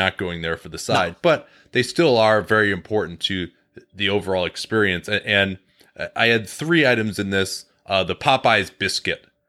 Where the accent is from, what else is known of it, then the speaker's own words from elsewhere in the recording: Chicago, Illinois, United States; I actually, growing up in Chicago, they didn't have one in Chicago.